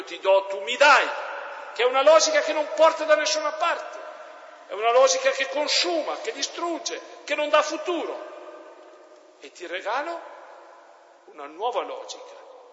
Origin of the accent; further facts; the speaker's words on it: Trentino-Alto Adige, Italy; Per me che vengo dalle Dolomiti di Brenta, il Bondone è un panettone che non mi dice niente.